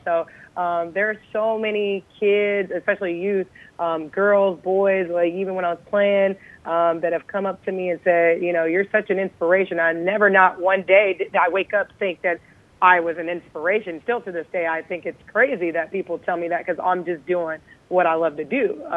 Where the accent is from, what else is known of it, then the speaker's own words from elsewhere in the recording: United States; I was born and raised in America, and there's so much opportunity here